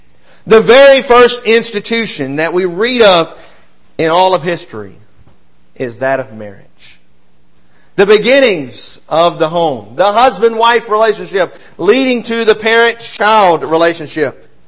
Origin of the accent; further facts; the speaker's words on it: Mississippi, United States; also born or lived in Illinois / Arkansas / Alabama; I was born in Illinois and raised in Mississippi and Arkansas and Mississippi and Alabama and have lived in close to 30 homes in my lifetime. I'm only 37.